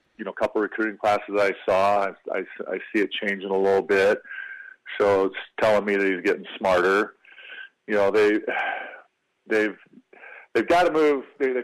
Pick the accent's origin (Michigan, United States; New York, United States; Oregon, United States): Michigan, United States; when I grew up in Michigan, come up and feel our heads because we were Mormon and they thought we had horns in our head.